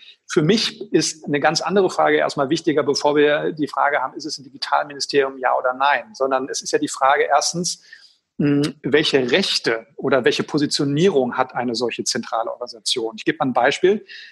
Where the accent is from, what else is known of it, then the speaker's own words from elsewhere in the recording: Schwerte, North Rhine-Westphalia, Germany; in Schwerte, meiner Heimatstadt